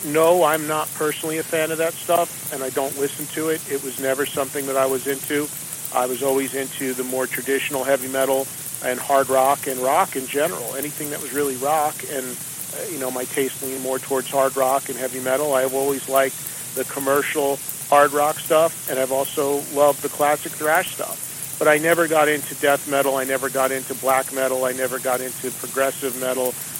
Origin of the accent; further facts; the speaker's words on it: New Jersey, United States; We're all from New Jersey, but it's weird that we never met sooner than that.